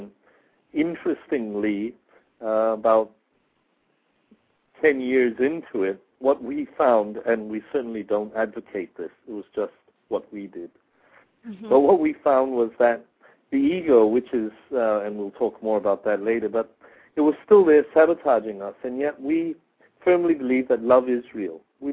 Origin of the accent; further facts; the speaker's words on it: Australia; I'm from Australia. Both of us are from Australia.